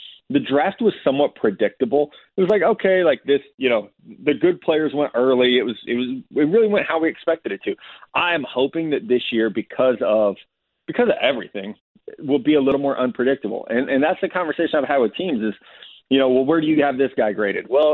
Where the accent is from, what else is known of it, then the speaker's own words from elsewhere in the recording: Missouri, United States; All day I had Chiefs fans, because I'm from Missouri.